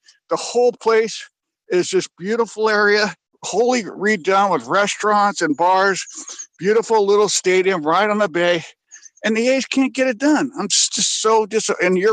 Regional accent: California, United States; I grew up in the Bay Area.

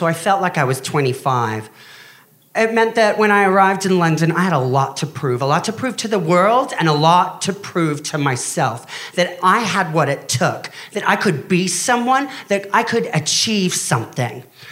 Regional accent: Australia; moved away as an adult; See, I'm actually Australian

